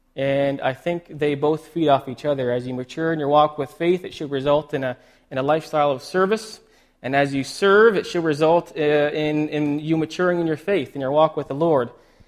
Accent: Ontario, Canada; We're from Ontario, if you haven't heard.

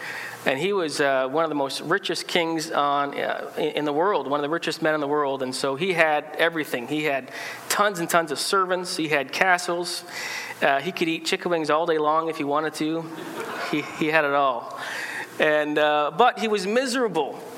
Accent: Ontario, Canada; now in British Columbia, Canada; I come from Ontario. In Ontario, we do things a little differently than in BC in some ways.

